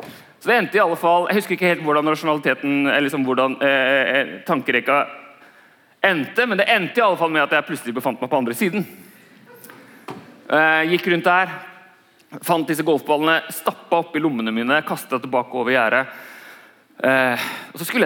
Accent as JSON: {"language": "Norwegian", "town": "Larvik", "region": "Vestfold", "country": "Norway", "tie": "born or raised there", "said": "Jeg spilte golf hjemme I Larvik."}